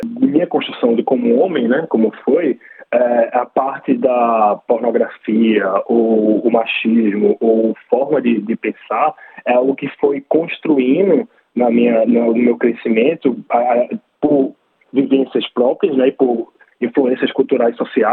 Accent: Recife, Pernambuco, Brazil; Eu sou de Recife, né, no Brasil, Pernambuco. Meu pai era um interior

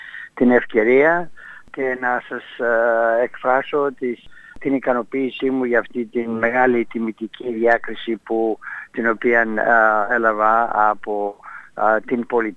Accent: Limni, Peloponnese, Greece; now in Australia; Ναι, εγώ κατάγομαι από ένα μικρό χωριό της Αρκαδίας. Τώρα το λένε Λίμνη, παλιότερα λεγότανε Άγαλη. Και έφτασε στην Αυστραλία για πρώτη φορά το 1964

